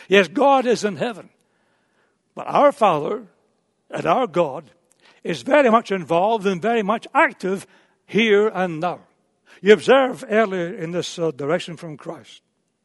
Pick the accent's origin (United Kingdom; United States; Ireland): United Kingdom; Scotland; when I grew up in Scotland